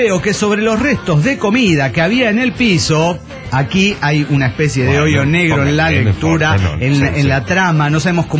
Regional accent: Andalgalá, Catamarca, Argentina; now in Tucumán, Argentina; yo estaba viviendo en Belén, Catamarca, efectivamente, y en Andangalá, Catamarca, que es mi tierra de origen, tierra de lucha contra las megaminerías.

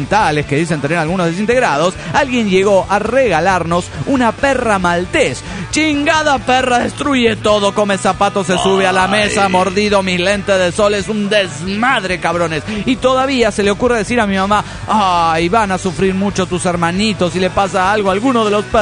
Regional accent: Mexico City, Mexico; now in Montreal, Canada; vivo en Canadá. Pero para ser exacto, en Montreal. Y ya llevo aquí 2 años desde que vine del DF.

